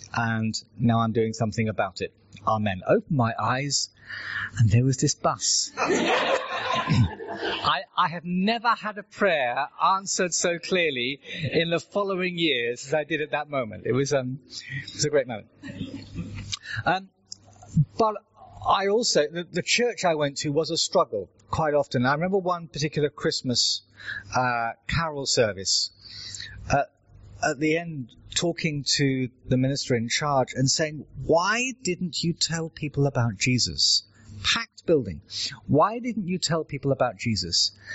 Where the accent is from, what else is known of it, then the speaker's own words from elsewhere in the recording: Epsom, South East England, United Kingdom; I now live north of the river, and coming south of the river is a bit of a treat. I was born out near Epsom, Ashtead Way, and I was brought up there